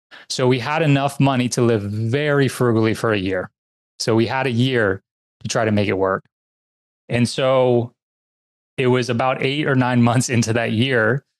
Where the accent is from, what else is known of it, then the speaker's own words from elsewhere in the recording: New Orleans, Louisiana, United States; I'm born and raised in New Orleans, so I'm in the US like you.